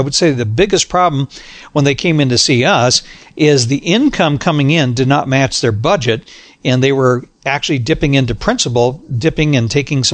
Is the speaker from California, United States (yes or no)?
no; Arizona, United States; I grew up in Arizona, so I understand this and I have family.